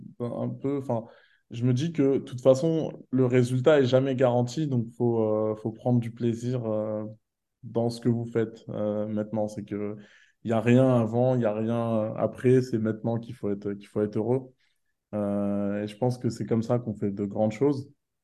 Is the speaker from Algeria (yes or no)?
no; Bondy, Île-de-France, France; Je suis né à Bondy, en Île-de-France, la ville d'Mbappé, justement.